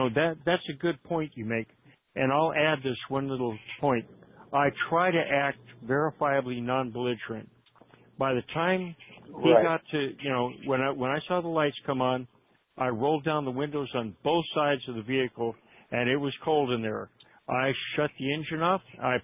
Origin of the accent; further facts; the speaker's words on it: Bronx, New York, United States; I'm some other guy. I'm from the Bronx.